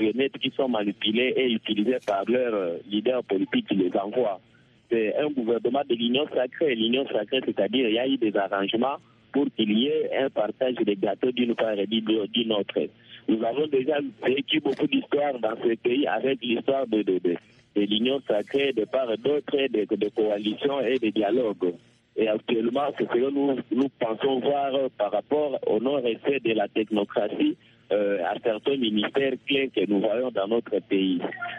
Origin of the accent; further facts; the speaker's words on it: DR Congo; Oui, nous sommes Congolais tous unis